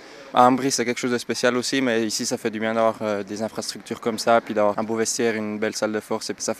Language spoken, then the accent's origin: French; La Chaux-de-Fonds, Neuchâtel, Switzerland; j'ai 21 ans, je viens de Chaudfont